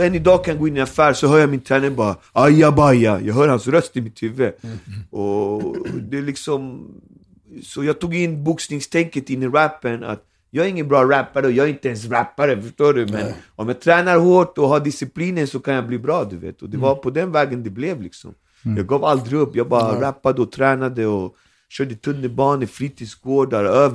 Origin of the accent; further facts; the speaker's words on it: Alby, Stockholm County, Sweden; jag kommer från Alby. Jag hade aldrig varit utanför Alby när jag var liten, du vet. Alltså, jag var född, fostrad i Alby. Alltså, det kom professorer och intervjuade mig för att jag pratade så mycket slang, så som vi pratade i Alby.